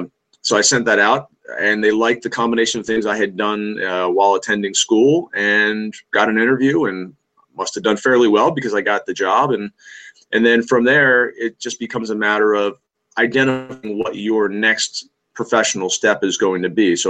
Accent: Trenton, New Jersey, United States; Eventually ended up moving back to my hometown in Trenton, New Jersey, working for the Trenton Thunder

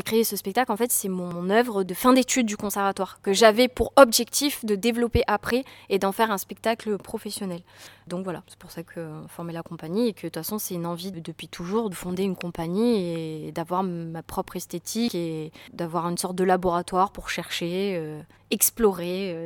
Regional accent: Avignon, Provence-Alpes-Côte d'Azur, France; je suis d'ici, je suis née à Avignon et j'aime Avignon profondément

